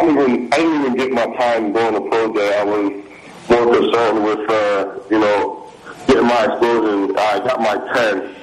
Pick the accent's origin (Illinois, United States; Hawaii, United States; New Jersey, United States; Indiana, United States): New Jersey, United States; You know, I'm from New Jersey and I went to play at Iowa.